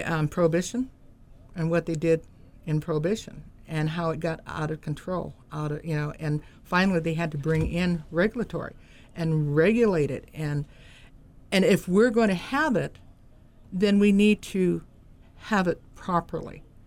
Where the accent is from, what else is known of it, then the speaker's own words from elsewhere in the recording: California, United States; I born and raised in the First District, lived most of my life at Table Bluff Reservation or out at the old reservation at Table Bluff. I went to Lolita Elementary School, Fortuna High School, moved to San Francisco